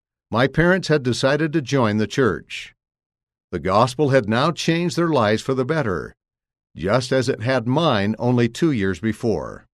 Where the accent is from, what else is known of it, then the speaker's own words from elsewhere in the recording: Mesa, Arizona, United States; I grew up in Mesa, Arizona, where members of the church come in great abundance.